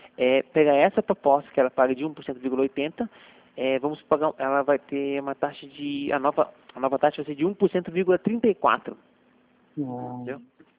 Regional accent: São Paulo, Brazil; Sou de São Paulo.

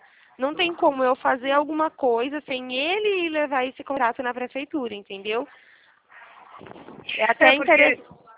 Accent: Araras, São Paulo, Brazil; eu sou de Arara, São Paulo

